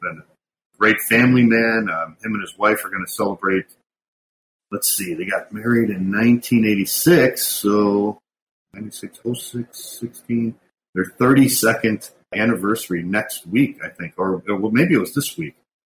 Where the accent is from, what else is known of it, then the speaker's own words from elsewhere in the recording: Chicago, Illinois, United States; Lance was a great idol of mine growing up in the Chicago area.